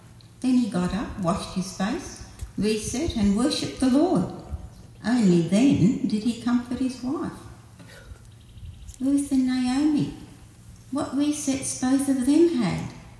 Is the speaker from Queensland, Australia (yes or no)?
yes; Nambour, Queensland, Australia; born there; I was born in Nambour in 1948